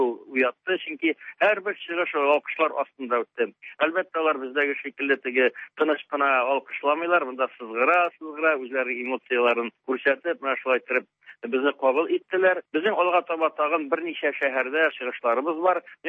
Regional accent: Tatarstan, Russia; безнең Татарстаннан икәнне, татарлар икәнне

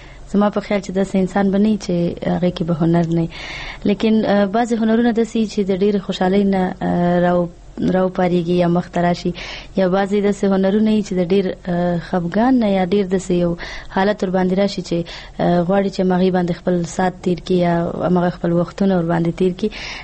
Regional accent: Nangarhar, Afghanistan; موږ د ننګرهار څخه تعلق لرو

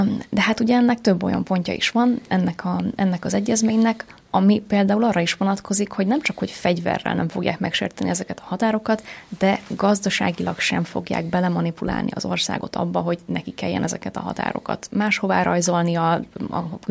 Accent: Hungary; ami ugye magyarként külön szomorú.

